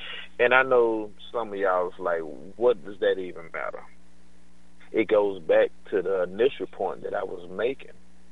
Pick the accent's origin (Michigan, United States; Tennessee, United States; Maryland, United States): Tennessee, United States; I still, I'm from Tennessee. I still listen